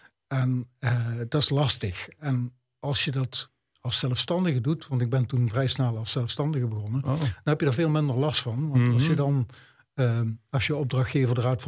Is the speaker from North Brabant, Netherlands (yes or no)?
no; Limburg, Netherlands; born there; now in Venlo, Netherlands; Nee, ik ben geboren in Zuid-Limburg.